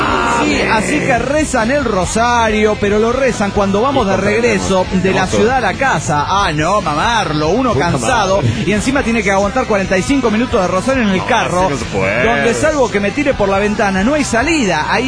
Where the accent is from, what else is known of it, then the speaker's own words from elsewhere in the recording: Santiago, Santiago Metropolitan Region, Chile; Por cierto, soy de Santiago, capital de Chile